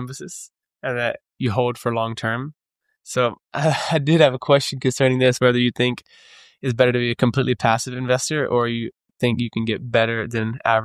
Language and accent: English; Mississippi, United States; now in Czech Republic; the way I was brought up in Mississippi, but embracing more of the Czech culture here.